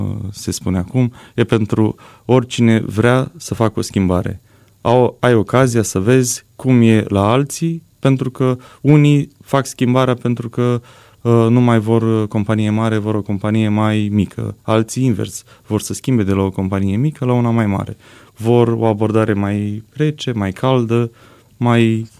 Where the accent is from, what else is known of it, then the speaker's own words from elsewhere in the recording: Iași, Iași County, Romania; now in Cluj-Napoca, Romania; Iașul e orașul meu de suflet, eu sunt ieșean mutat la Cluj